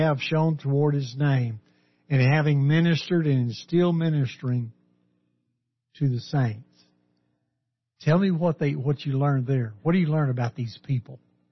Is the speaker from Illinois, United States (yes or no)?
no; Texas, United States; I remember growing up in West Texas. We had a farmer there one year.